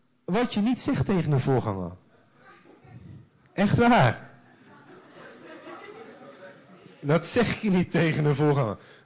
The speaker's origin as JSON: {"language": "Dutch", "town": "Deventer", "region": "Overijssel", "country": "Netherlands", "said": "Ondanks dat ik uit Deventer kom, ik zal nooit perfect worden."}